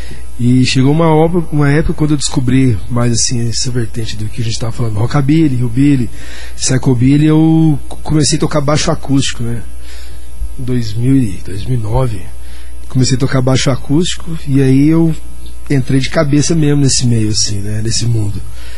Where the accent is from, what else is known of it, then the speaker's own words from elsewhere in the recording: Uberlândia, Minas Gerais, Brazil; now in Berlin, Germany; sou de Uberlândia, Minas Gerais, mas atualmente moro em Berlim, Alemanha.